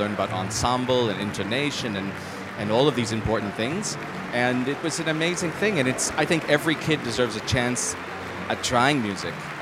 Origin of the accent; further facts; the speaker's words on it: New York, United States; being a New Yorker, is very important because I love the mix of cultures in the audience.